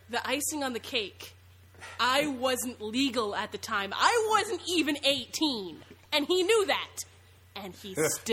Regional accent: Ohio, United States; I was at a convention in Ohio because I'm from Ohio, and it's relatively small.

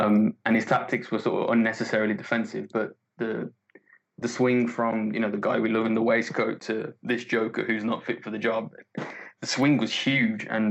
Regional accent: England, United Kingdom; speaking as an Englishman who has lived abroad

